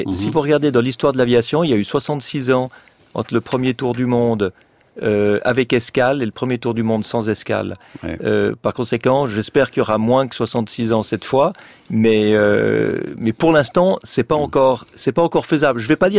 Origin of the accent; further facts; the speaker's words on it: Cape Canaveral, Florida, United States; J'ai vécu toute mon enfance à Cap Kennedy avec les astronautes de la NASA.